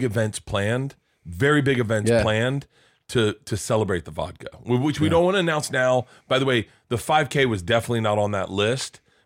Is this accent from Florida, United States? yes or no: yes; Florida, United States; I said, if I'm from Florida, but public sushi versus the first time I was in New York and had sushi